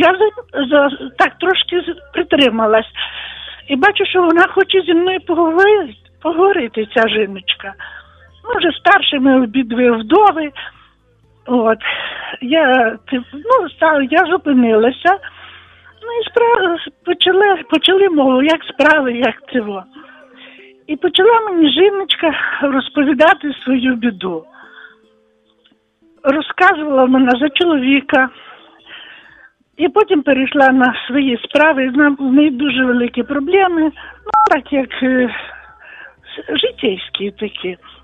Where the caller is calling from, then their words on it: Volyn Oblast, Ukraine; я з Волині.